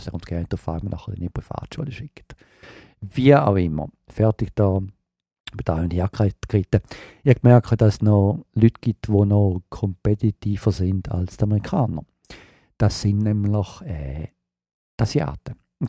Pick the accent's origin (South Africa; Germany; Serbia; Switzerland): Switzerland; Da unterschätzt man wirklich als Schweizer.